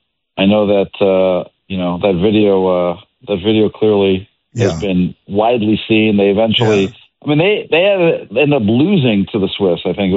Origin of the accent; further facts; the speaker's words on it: Canada; As a Canadian myself, I was a little surprised.